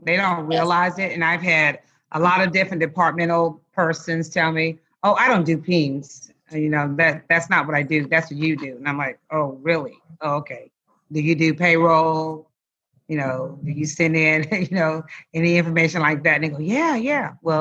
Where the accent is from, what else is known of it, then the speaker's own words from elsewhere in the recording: Lake Charles, Louisiana, United States; Yes, I was born and reared in Lake Charles, Louisiana. Got all my formal schooling out of Lake Charles. Graduated there from high school and everything.